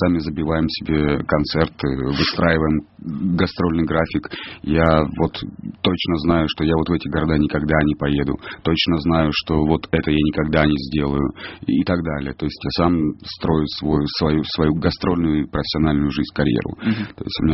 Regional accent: Taganrog, Rostov Oblast, Russia; accent: southern Russian; у меня южный акцент, я с юга России, из Таганрога, и все мои мягкие, гласные, согласные, они исправлялись с учителем.

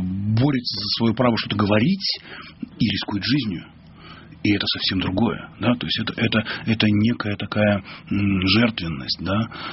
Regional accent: Russia; Я говорю, мы русские.

